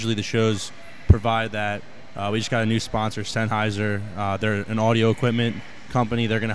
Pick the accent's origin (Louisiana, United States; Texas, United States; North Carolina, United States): Texas, United States; Austin; I grew up in Austin.